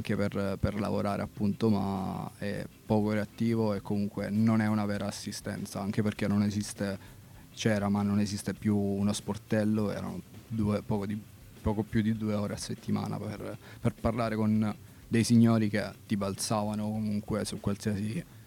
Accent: Apulia, Italy; now in Turin, Italy; qui a Torino perché giù da me la situazione lavorativa, sono pugliese, non è delle migliori

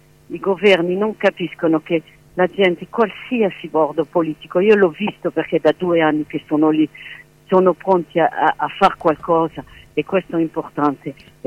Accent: Nice, Provence-Alpes-Côte d'Azur, France; Italian is a second language; Io sono di Nizza

